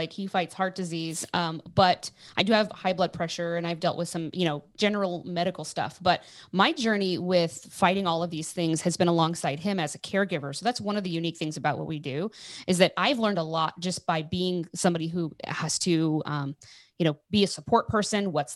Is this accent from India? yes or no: no; Oregon, United States; moved away; also born or lived in Utah / North Carolina; Originally, I'm from Oregon. And then I lived in Utah for a decade.